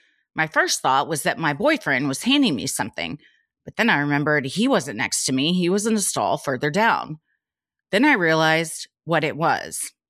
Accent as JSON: {"language": "English", "country": "Netherlands", "second_language": "English", "said": "So I'm from the Netherlands."}